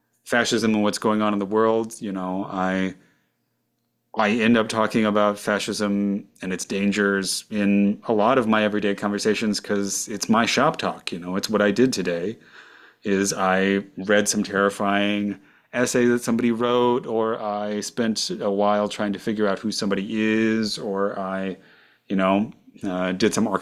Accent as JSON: {"language": "English", "town": "St. Louis", "region": "Missouri", "country": "United States", "tie": "born or raised there", "said": "I grew up in the St. Louis metropolitan area, somewhere between the Midwest and the South, as I usually describe it."}